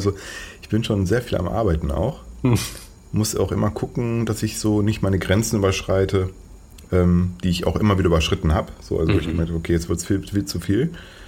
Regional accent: Paderborn, North Rhine-Westphalia, Germany; Es ist sehr provinziell, ziemlich langweilig. Aber ich liebe sie trotzdem, weil es meine Heimat ist

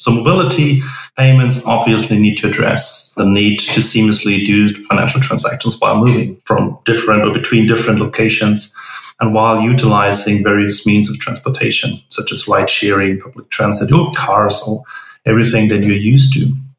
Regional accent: Germany; accent: German; English is a second language; probably here for my accent, I'm German.

